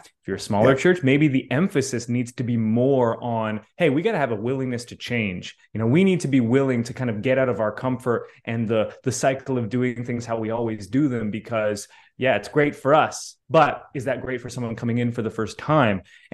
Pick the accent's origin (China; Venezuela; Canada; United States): Canada; I'm Canadian, you know, Carl, Canadian background, you know, not every country is going to have this.